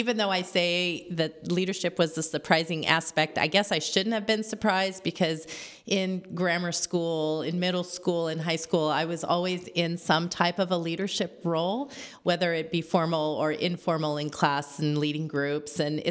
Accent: Fairfield, California, United States; I grew up here locally in Fairfield. My dad was stationed at Travis Air Force Base. We were in Napa all the time.

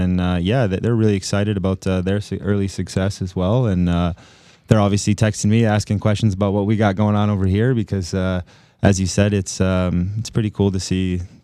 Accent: Michigan, United States; I'm sure fortunate that I was raised in Michigan, which is a hockey hotbed

